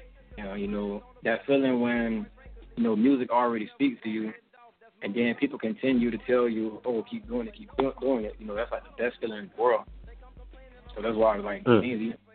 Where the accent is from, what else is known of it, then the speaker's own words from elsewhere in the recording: Fort Lauderdale, Florida, United States; I'm born and raised in Fort Lauderdale, Florida also.